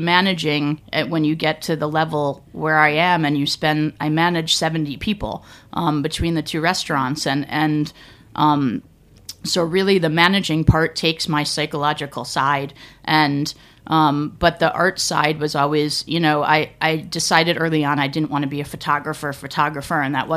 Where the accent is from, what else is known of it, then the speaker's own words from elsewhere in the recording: North Haven, Connecticut, United States; I'm a Connecticut girl. I grew up in North Haven, Connecticut, in Cheshire, right outside of New Haven, and grew up in a family that was really, really into food.